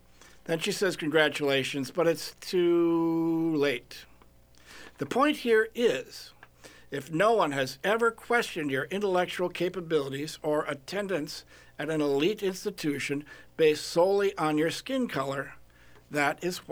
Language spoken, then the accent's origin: English; Hopkins, Minnesota, United States; Now, I grew up in Hopkins, where I never met a black person until I went to college.